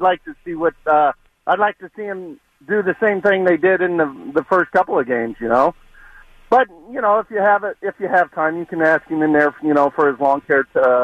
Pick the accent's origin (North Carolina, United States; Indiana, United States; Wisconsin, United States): Indiana, United States; I'm from Indiana.